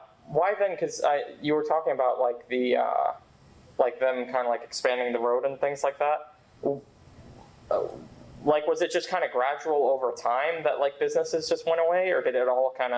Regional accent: Florida, United States; like I grew up here in Lee County, and at my whole life, when people talked about Dunbar, people talked about Dunbar in like the negative sense

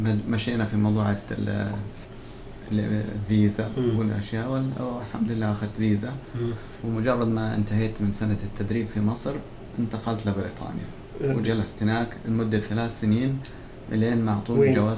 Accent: Palestine; معظم في فلسطين، إحنا من فلسطين بالذات مع صعوبة الظروف يعني والحروب

